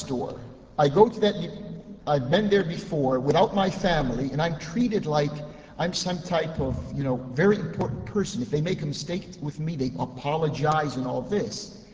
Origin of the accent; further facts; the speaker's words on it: United States; born there; I was born in the United States. I didn't go to the United States from anywhere else.